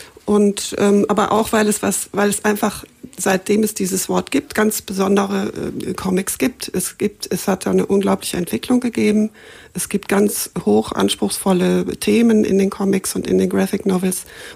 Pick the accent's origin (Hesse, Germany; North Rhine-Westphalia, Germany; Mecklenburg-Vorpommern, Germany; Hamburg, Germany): North Rhine-Westphalia, Germany; Marsberg; Ich bin im Sauerland in einer Kleinstadt aufgewachsen, die heißt Marsberg.